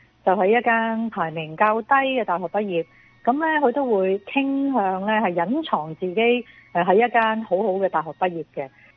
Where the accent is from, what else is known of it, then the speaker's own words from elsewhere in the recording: Hong Kong; 咁咧就我哋香港人咧，成日好中意讲话